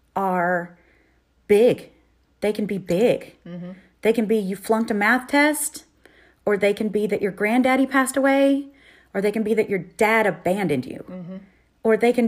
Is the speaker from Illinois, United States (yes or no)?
no; Texas, United States; We are Texan. We do believe in firearms, mm-hmm. and we believe in them for safety.